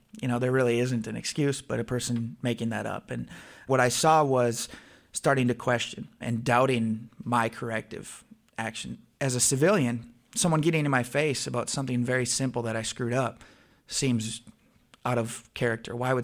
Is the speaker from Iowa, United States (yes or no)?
no; St. Peter, Minnesota, United States; I'm 26 years old. I'm from St. Peter, Minnesota.